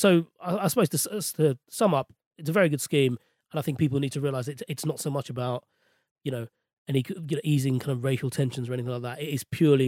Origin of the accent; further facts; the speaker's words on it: London, United Kingdom; I was born and raised in West London.